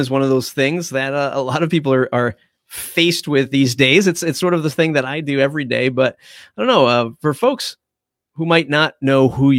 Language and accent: English; Dartmouth, Massachusetts, United States; growing up in Dartmouth, my God, people would say you don't go to New Bedford. Certainly don't go to Fall River.